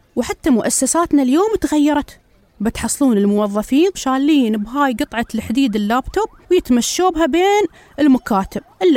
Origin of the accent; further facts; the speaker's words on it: United Arab Emirates; ولكن الحمد لله بلادنا الإمارات تعلمت من جائحة كورونا وايد